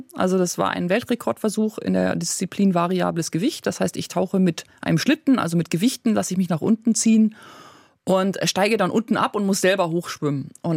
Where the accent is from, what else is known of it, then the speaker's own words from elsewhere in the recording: Icking, Bavaria, Germany; moved away as an adult; Oh, ich bin aus München weg nach London so 1994.